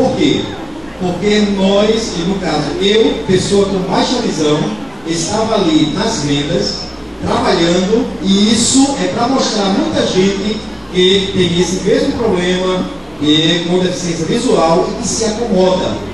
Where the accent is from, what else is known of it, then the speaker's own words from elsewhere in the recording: Recife, Pernambuco, Brazil; aí eu vim representando a ABEC, e sou de Pernambuco, tá? Recife.